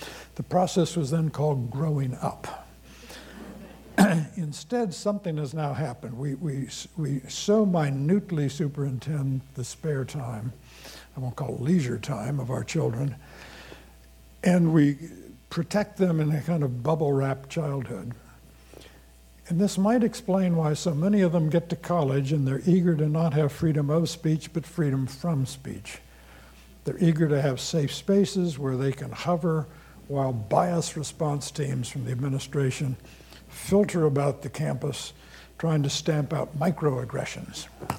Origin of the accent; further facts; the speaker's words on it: Champaign, Illinois, United States; When I was growing up in Champaign, Illinois, right after the Second World War, in the late 40s and early 50s